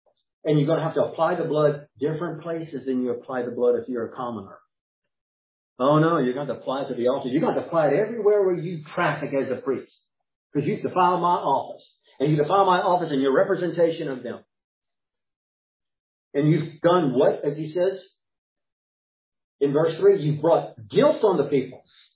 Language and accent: English; United States; I'm at war with Iran because I'm an American.